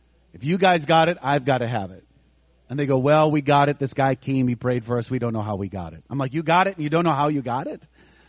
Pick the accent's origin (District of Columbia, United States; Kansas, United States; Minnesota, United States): Minnesota, United States; also born or lived in St. Paul; I grew up in western Minnesota in the country, and I was born in St. Paul, but my mother remarried after a divorce, and so we moved to the country. We moved to western Minnesota